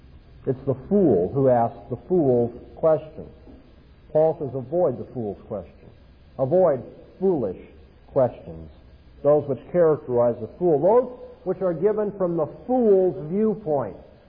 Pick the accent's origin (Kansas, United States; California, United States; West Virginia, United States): California, United States; I'm from Southern California, and over the last 2 weeks we've had some very violent storms